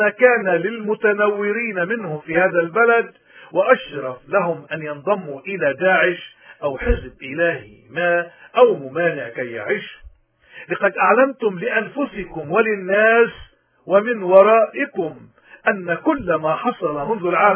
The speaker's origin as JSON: {"language": "Arabic", "country": "Lebanon", "said": "حتى نقدر كلبنانيين نحن نغير هالواقع هيدا"}